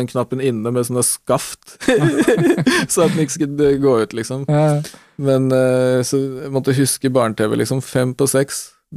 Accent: Gjerdrum, Akershus, Norway; så vokste jeg opp i Gjerdom på sånne byggefelt, sånn der liksom på Romerike, med tette kids på min egen alder.

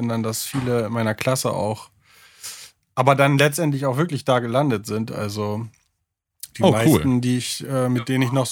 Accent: Bremen, Germany; Also ich bin eigentlich Bremer, ich komme eigentlich aus dem hohen Norden.

